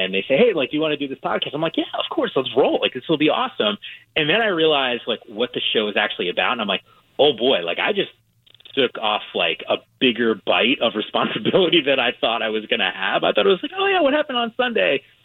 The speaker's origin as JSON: {"language": "English", "region": "New Jersey", "country": "United States", "tie": "born or raised there", "said": "And only because I grew up in the Northeast, you know, I'm a Jersey guy."}